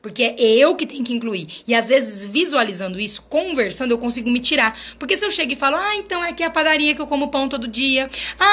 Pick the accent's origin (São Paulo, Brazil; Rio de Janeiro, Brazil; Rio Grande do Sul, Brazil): Rio de Janeiro, Brazil; Tem sim, sou do RJ.